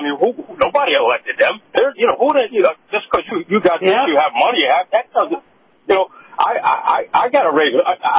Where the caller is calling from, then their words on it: Saratoga Springs, New York, United States; Saratoga Springs, New York.